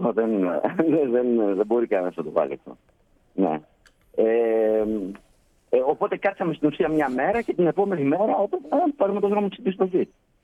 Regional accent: Winnipeg, Manitoba, Canada; Και όταν ακούγανε Καναδά, ας πούμε, ή κατά το Γούνιπεκ και τη Μανιτόπα, δεν ξέρουν τίποτα.

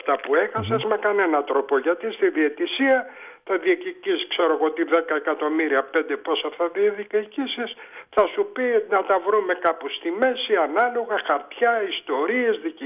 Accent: Volos, Thessaly, Greece; γεννήθηκα Θεσσαλονίκη αλλά μεγάλωσα στο Βόλο.

